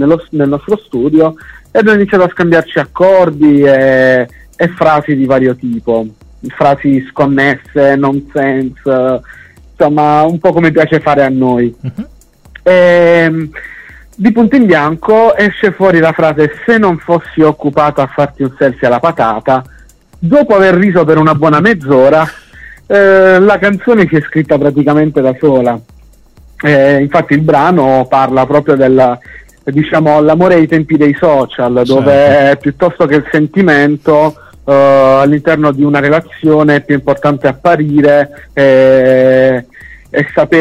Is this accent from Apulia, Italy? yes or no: yes; Taranto, Apulia, Italy; Noi siamo di Taranto, è una bellissima città pugliese, ci tengo sempre a dirlo. Siamo di Taranto, quindi in questo momento le date confermate sono tutte nella provincia